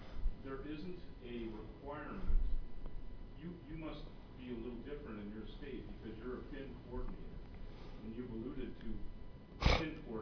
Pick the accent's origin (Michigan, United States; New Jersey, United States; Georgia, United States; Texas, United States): Michigan, United States; I'm from Michigan.